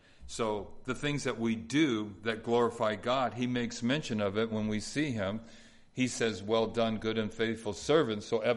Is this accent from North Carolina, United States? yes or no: no; Los Angeles, California, United States; It's like, I grew up in Southeast LA. I'm getting out of here and I'm going to be rich